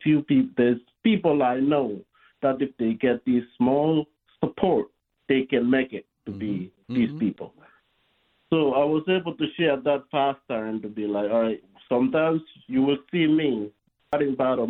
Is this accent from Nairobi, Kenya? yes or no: no; Rift Valley, Kenya; I'm originally from Kenya.